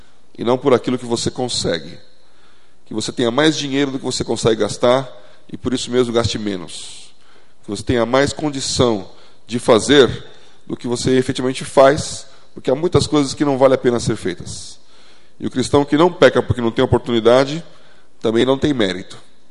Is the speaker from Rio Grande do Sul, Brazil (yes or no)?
no; São Paulo, Brazil; born there; de São Paulo e nasci na Avenida Paulista. Então, paulista, paulistano.